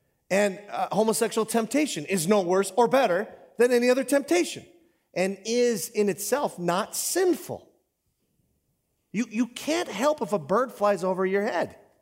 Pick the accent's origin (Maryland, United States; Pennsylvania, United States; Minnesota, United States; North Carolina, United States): Minnesota, United States; Hibbing; If I say I'm a Hibbingite, that means I'm from Hibbing.